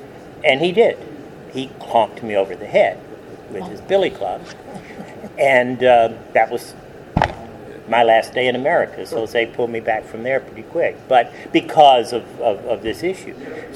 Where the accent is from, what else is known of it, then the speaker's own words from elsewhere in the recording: Mississippi, United States; Well, I probably lost that accent when I went away to school, because I was from southern Mississippi and I went to the University of Notre Dame.